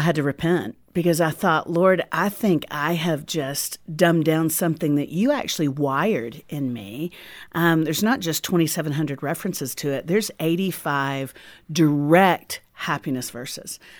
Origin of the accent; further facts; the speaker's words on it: the South, United States; I grew up in the South in a Baptist church